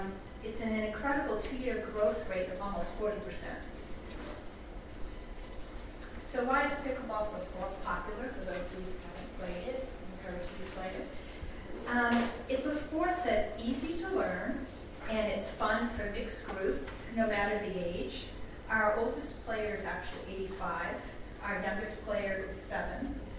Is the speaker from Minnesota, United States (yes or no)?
no; Massachusetts, United States; actually, I'm from Massachusetts.